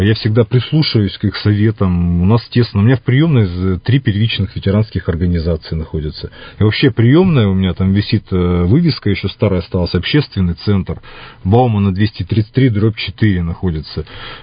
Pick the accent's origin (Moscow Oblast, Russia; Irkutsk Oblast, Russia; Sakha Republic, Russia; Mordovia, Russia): Irkutsk Oblast, Russia; Irkutsk; Я коренной иркутянин.